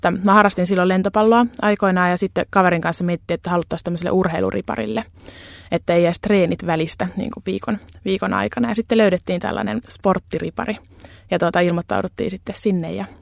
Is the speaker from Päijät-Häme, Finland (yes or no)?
no; Helsinki, Uusimaa, Finland; Joo, eli mä oon Helsingistä kotoisin kyllä. Mutta et kansanlähetyksen piireihin eksynyt vasta niin kuin 14-vuotiaana rippileirillä.